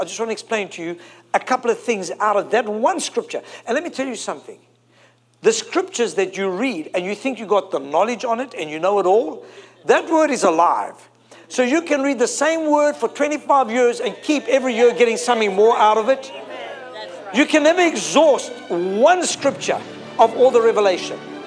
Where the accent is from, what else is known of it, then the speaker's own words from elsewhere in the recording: South Africa; English is a second language; I'm from Africa, forgive me.